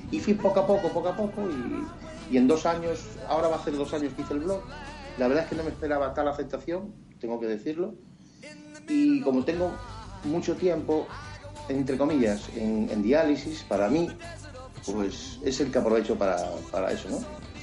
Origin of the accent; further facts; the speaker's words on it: Cádiz, Andalusia, Spain; no soy gallego, nací en el extranjero por motivo de mis padres eran emigrantes. Y mi madre andaluza, mi padre gallego, y me crié en Cádiz, pero llevo aquí ya más de 25 años